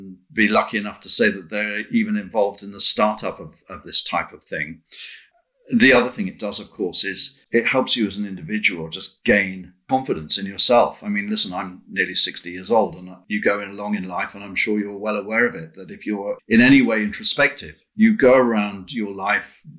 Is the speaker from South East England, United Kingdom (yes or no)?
yes; Wendover, South East England, United Kingdom; also born or lived in Leeds; I was born in Leeds because my parents moved down to Buckinghamshire, a little village called Wendover, which was all countryside at the time.